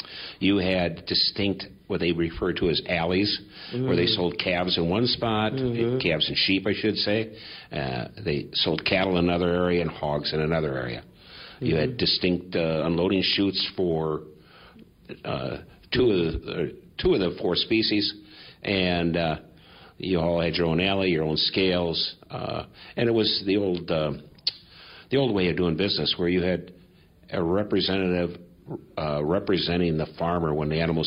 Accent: Brookfield, Wisconsin, United States; also born or lived in Milwaukee; Well, I'm a suburban kid. I was born in Milwaukee. Age two, we moved to Brookfield.

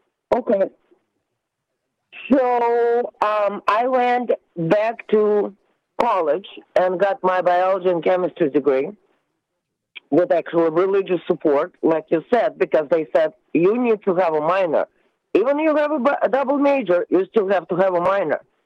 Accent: Russia; English is a second language; moved away as an adult; Listen, you know I'm from, I'm an immigrant, right?

